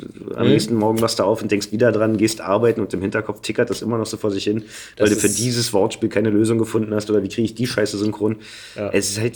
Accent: Berlin, Germany; accent: Berlinerisch; weil Berlinern ist für mich auch so ein Gefühl von Heimat.

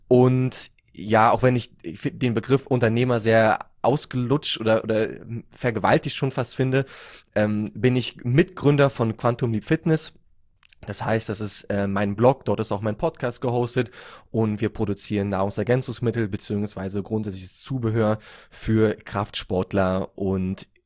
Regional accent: Berlin, Germany; Ich komme aus Berlin. Ich bin 28 Jahre alt jetzt.

